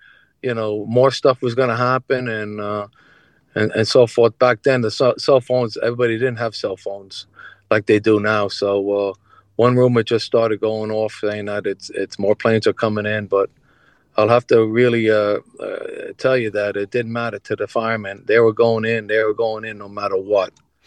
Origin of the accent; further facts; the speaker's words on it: New York City, New York, United States; And I grew up in Upper Manhattan, so I was very familiar with Lower Manhattan and the World Trade Center.